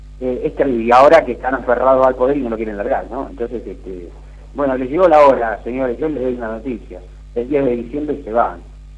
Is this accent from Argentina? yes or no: yes; Argentina; recorres Jujuy, y realmente como argentino te da ganas de llorar.